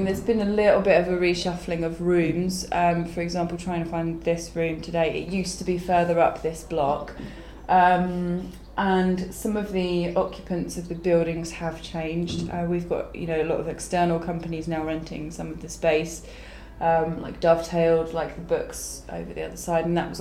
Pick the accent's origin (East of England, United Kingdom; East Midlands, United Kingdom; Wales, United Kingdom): East of England, United Kingdom; Cambridge; born there; In 1985, I was born in Cambridge, yeah.